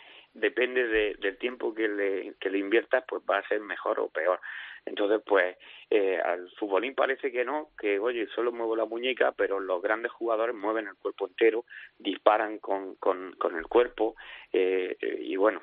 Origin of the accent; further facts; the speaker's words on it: Region of Murcia, Spain; Hombre, sí, yo soy murciano